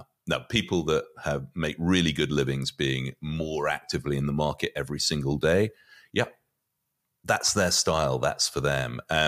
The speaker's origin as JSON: {"language": "English", "country": "United Kingdom", "said": "I'm British originally"}